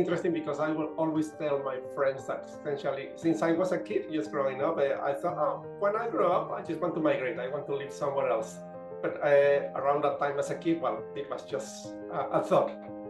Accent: Mexico City, Mexico; Because obviously growing up in Mexico City, it is just working long hours and so on.

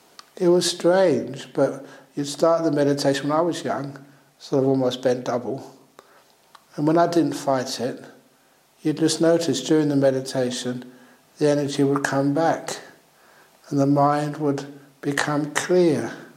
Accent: London, United Kingdom; born there; And I was born in England, in London.

